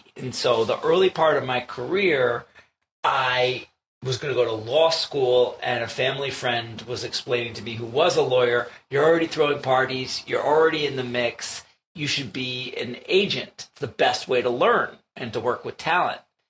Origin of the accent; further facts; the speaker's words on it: New York, United States; and I was growing up in New York loving the mixtape scene and like making mixtapes and playlists.